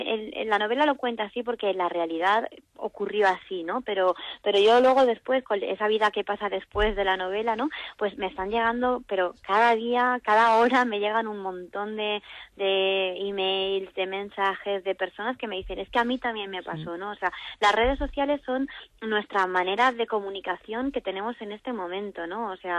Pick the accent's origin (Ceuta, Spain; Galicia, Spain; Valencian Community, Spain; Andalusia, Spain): Valencian Community, Spain; Picanya; Luego yo en mi pueblo, en Picaña, soy concejala